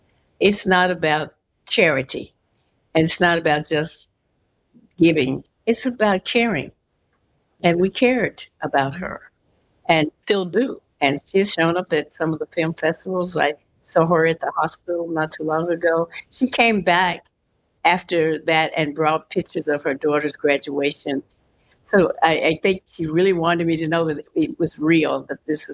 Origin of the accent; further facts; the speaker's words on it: Kentucky, United States; born there; I was born in Kentucky a year before the end of World War II.